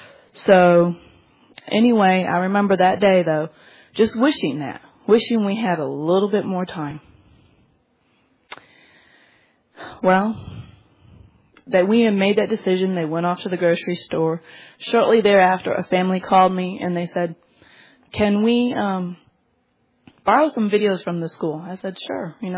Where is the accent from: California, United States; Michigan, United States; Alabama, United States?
Michigan, United States; growing up in Michigan, we lived only about 30 minutes from Detroit. We lived in the suburbs, and we lived on a busy road